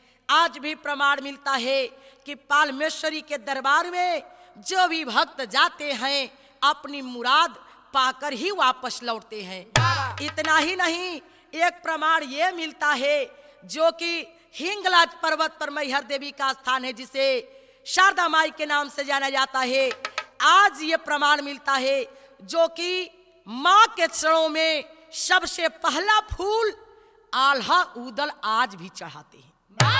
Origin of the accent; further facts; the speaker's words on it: Uttar Pradesh, India; गाजीपुर जिले के ही रहने वाली हूँ